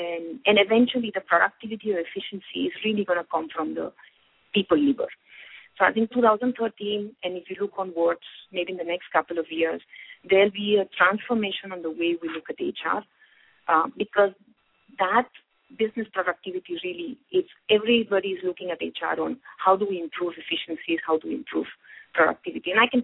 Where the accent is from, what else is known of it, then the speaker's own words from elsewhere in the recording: Spain; English is a second language; now in India; A lot of you will be hearing my accent. I actually do sound quite Indian after 10 years. And Spanish people actually are not pretty good in English.